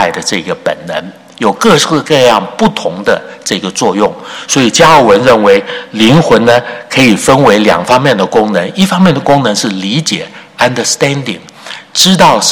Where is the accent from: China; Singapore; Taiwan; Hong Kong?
Taiwan; 我在台湾的时候从小长大的这个教会啊